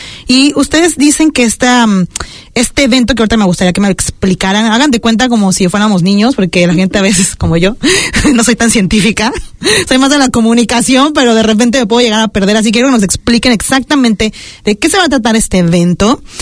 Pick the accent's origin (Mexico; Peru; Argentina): Mexico; Yo, que vengo de México